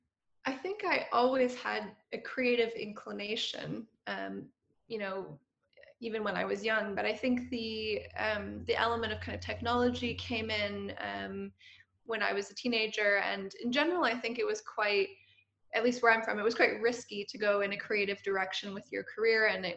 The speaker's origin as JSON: {"language": "English", "country": "Canada", "also_born_or_lived": "Germany", "lives_now": "United Kingdom", "said": "I'm from Canada originally, and I'm here in the UK. And before that, I was in Germany for a long time as well."}